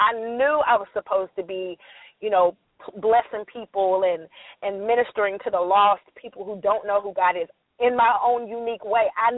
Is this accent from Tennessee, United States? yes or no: yes; Nashville, Tennessee, United States; because I was from Nashville.